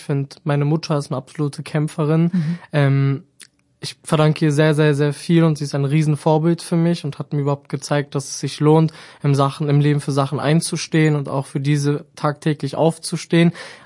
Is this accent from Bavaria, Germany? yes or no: no; Braunschweig, Lower Saxony, Germany; also born or lived in Wolfenbüttel; bin kein gebürtiger Braunschweiger. In meinem Lebenslauf liest sich das auch echt blöd, weil ich bin Braunschweiger durch und durch. Aber ich sage immer, ab dem dritten Lebenstag hat es mich dann nach Braunschweig verschleppt und seitdem bin ich auch hier.